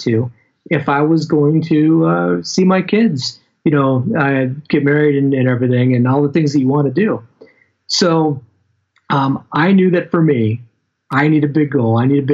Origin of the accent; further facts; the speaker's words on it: Michigan, United States; And for me, it wasn't too bad because I'm from Michigan